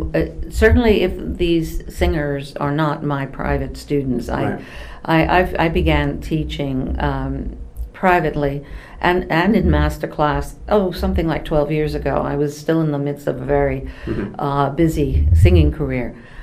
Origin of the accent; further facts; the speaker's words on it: New York City, New York, United States; the exposure I had growing up in New York as well afforded me the opportunity to see everything, not to mention just observing people in life in New York, sitting on subways.